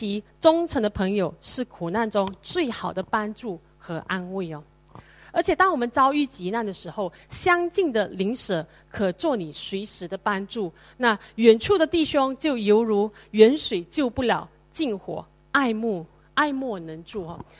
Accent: East Malaysia, Malaysia; moved away as an adult; now in Singapore; 我从二十岁的时候就离开我自己的家乡因为我是马来西亚，以前我是马来西亚人，从东马去到西马读书，所以就已经是离开家乡，在那边五年之后我就来到新加坡。

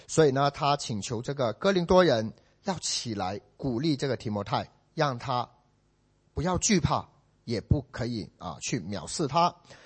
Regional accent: China; now in Singapore; 让我回到我的家乡可以为你做工，回到中国。

